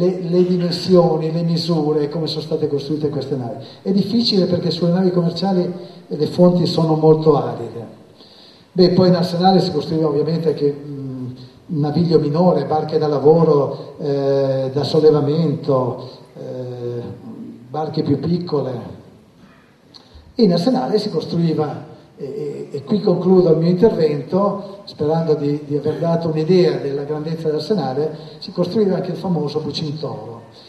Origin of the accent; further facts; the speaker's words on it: Liguria, Italy; io sono ligure